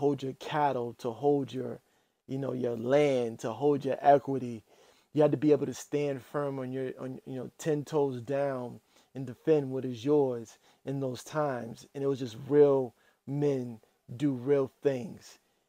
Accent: Boston, Massachusetts, United States; born there; now in Washington, D.C., United States; I was born in Boston, Massachusetts. You know, now I reside in Washington, D.C.

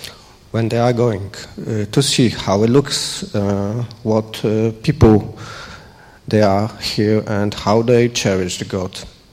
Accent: Poland; English is a second language; moved away as an adult; now in -; We came from Poland around 6 years ago. maybe I will start talking more about me, and then I pass to my wife. I live in Poland above 30 years, and I grew up in in the culture dominated by Roman Catholic believers

